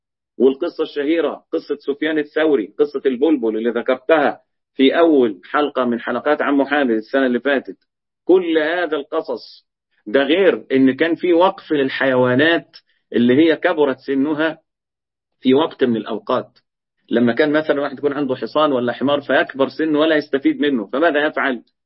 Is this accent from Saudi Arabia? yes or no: no; Egypt; الجلة ديت عندنا في مصر بيبقى قرص كده